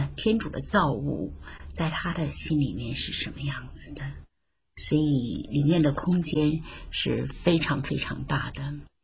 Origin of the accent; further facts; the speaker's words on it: China; 我们中国人在观念上是比较笼统性的啊，整体性的